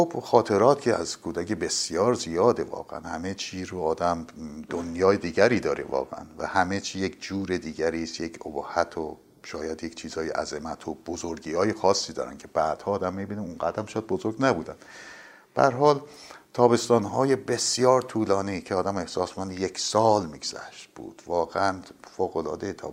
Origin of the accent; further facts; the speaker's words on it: Tehran, Tehran Province, Iran; born there; من در 20 اسفند 1333 در تهران متولد شدم و محل زادگاه منم خیابان خواجه نصیر طوسی بود در که امتداد خیابان طالاقانی امروز یا تخت جمشید سابق بود.